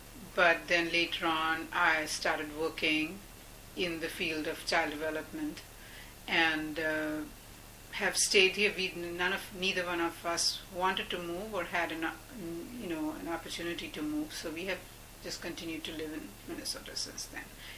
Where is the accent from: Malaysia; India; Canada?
India; because I grew up as an Indian Muslim, I couldn't really differentiate the two when I was a new Muslim here